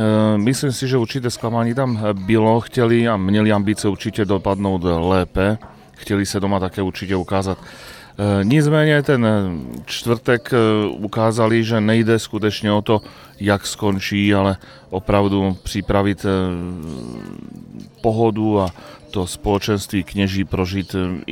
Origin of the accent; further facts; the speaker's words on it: Slovakia; jako rodilý Slovák můžu říct, že emoce už jenom v tom názvu zaznívají